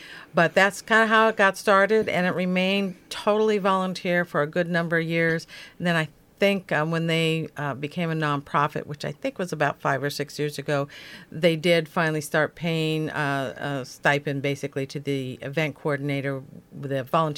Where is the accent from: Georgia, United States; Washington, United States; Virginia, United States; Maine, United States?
Washington, United States; Seattle; now in Astoria, United States; And basically, I grew up in the Seattle area, in Seattle and Mercer Island, and spent a little time in Northern California, a little time in Salem, and this is now home.